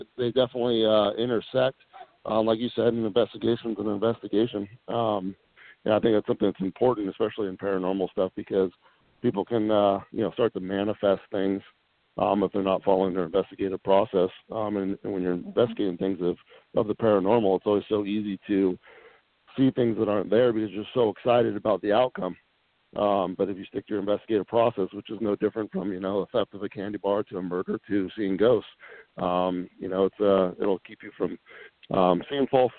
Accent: Alaska, United States; during our time in Alaska, which I grew up in Alaska, and I can tell you stories from when I was younger and stuff and things like that.

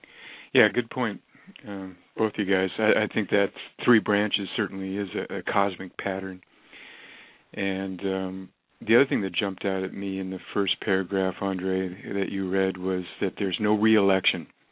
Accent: United States; a lot of us Americans obviously always look to the U.S. government, so forgive us for being too American-centric sometimes

